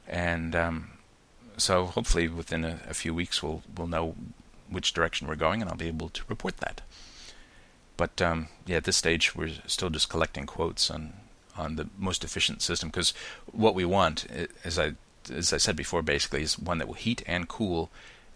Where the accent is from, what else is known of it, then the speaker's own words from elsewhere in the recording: Illinois, United States; accent: upper Midwest; when I arrived here, I had a pretty, not strong isn't quite the word I'm looking for, a ordinary Midwest, upper Midwest accent from the Chicago area. It wasn't a Chicago accent